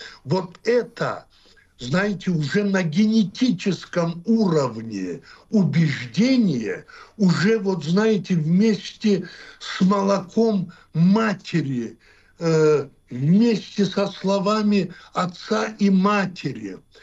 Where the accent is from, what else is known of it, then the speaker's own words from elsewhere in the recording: North Caucasus, Russia; мы, кавказцы, у нас не было обращения друг к другу на «вы»